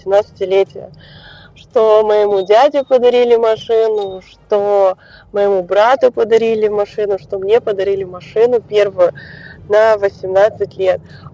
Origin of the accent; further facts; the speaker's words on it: Kamchatka Krai, Russia; moved away as an adult; Я родилась на Камчатке и прожила там до 18 лет